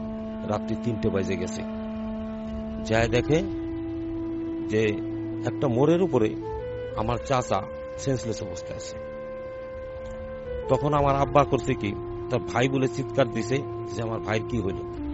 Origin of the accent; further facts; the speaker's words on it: Faridpur, Dhaka Division, Bangladesh; আমি ফরিদপুর টাপাখোলার লেকপার থেকে এসেছি।